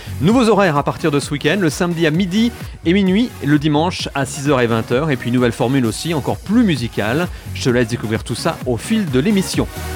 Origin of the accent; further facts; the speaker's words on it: Saint-Gilles-Croix-de-Vie, Pays de la Loire, France; pour devenir Saint-Gilles-Croix-de-Vie et, accessoirement, ma ville natale.